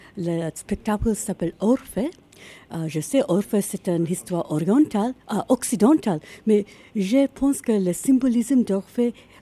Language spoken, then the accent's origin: French; Tokyo, Japan; Oui, elles sont japonaises. Nous venons de Tokyo.